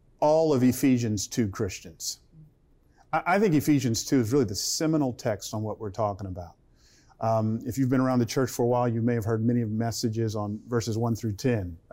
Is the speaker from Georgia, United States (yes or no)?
yes; Atlanta, Georgia, United States; you know, I grew up in Atlanta, their mayor, Keisha Lance Bottoms